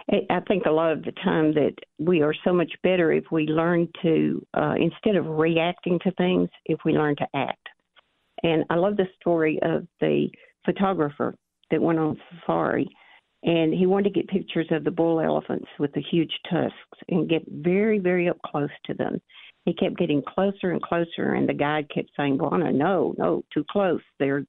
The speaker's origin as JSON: {"language": "English", "region": "Arkansas", "country": "United States"}